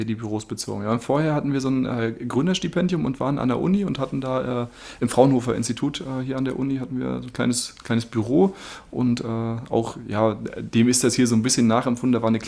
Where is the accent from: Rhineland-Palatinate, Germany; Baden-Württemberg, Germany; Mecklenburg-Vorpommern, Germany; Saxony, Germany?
Mecklenburg-Vorpommern, Germany; Neubrandenburg; wir kommen beide aus Neubrandenburg und kannten uns aber tatsächlich in Neubrandenburg nicht